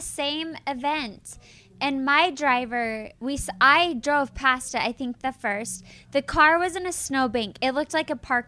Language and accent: English; Salt Lake City, Utah, United States; Angie and I are the only two housewives of Salt Lake City that are born and raised in Salt Lake City.